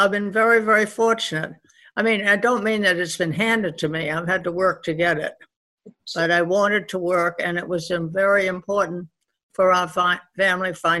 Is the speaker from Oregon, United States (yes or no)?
no; Massachusetts, United States; I grew up outside of Boston, and I went to the Newton Public Schools